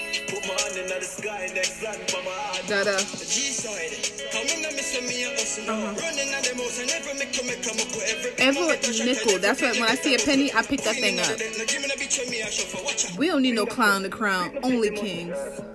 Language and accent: English; Jamaica; now in United States; because, child, I'm from Jamaica. And I ain't had no green card, y'all.